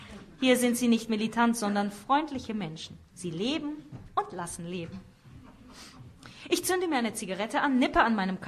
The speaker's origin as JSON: {"language": "German", "region": "Bavaria", "country": "Germany", "tie": "born there", "said": "Ich, gebürtiger Bayer"}